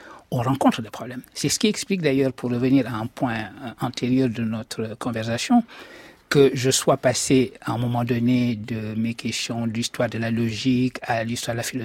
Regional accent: Senegal; quand je rentre chez moi au Sénégal, après avoir fini l'école

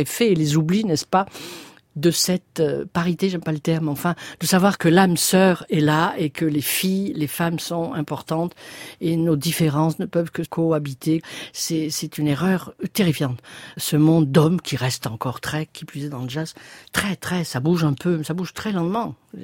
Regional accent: Aix-en-Provence, Provence-Alpes-Côte d'Azur, France; born there; je suis née à Aix-en-Provence et je suis avant tout contrebassiste, improvisatrice et compositrice.

